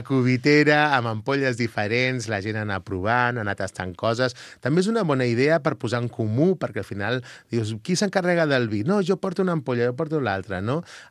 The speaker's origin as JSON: {"language": "Catalan", "town": "Lleida", "region": "Catalonia", "country": "Spain", "said": "com som gent de Lleida"}